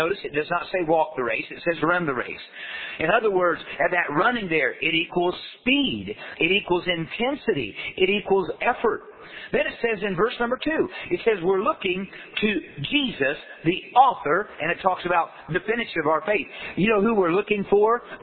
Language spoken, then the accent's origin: English; Winchester, Indiana, United States; for 41 years, I was from Indiana, and I lived there all my life. Little town that I grew up in Indiana, it's called Winchester, Indiana.